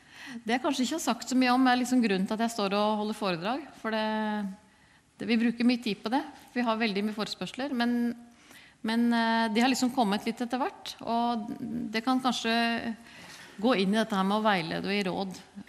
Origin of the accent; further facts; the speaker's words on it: Drammen, Buskerud, Norway; og vi er fra Drammen